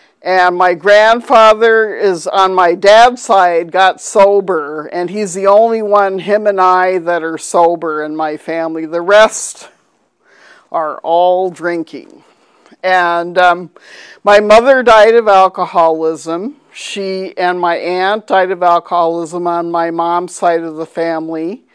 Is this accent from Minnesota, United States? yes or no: yes; Minnesota, United States; So I grew up in Minnesota and the beautiful Minnesota with the 10,000 lakes.